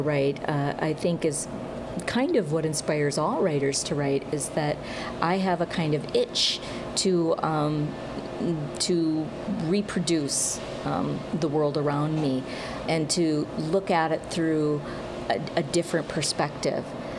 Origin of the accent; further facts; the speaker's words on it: Wisconsin, United States; also born or lived in Michigan / Minnesota; now in Iowa, United States; It's where I grew up. Was born and raised in Wisconsin and have spent time in Michigan and Minnesota and the last 8 years in Iowa.